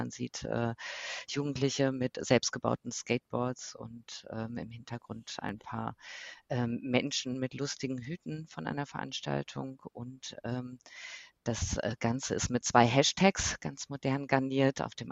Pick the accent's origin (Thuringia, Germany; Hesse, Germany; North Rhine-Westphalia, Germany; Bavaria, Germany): North Rhine-Westphalia, Germany; Cologne; und ich bin aus Köln